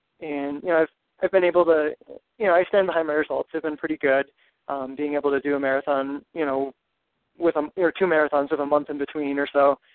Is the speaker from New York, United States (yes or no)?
yes; Rochester, New York, United States; You know, I grew up in Rochester, New York, so it's not that far away from the race.